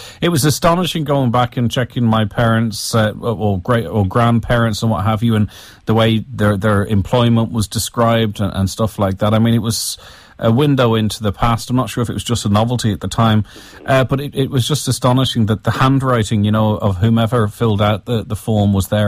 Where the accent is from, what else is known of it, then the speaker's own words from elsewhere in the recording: Ireland; when you're away, it's like, I'm Irish and I need to prove it, and this is why.